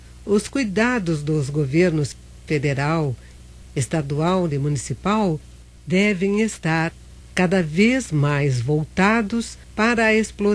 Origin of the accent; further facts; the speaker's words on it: Santarém, Pará, Brazil; born there; em Santarém, município onde eu nasci com muito orgulho